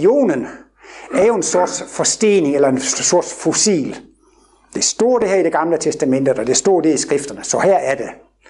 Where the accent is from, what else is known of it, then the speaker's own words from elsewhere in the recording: Jutland, Denmark; när jag var barn på Jylland, det var mycket fattiga och man hade fem bröder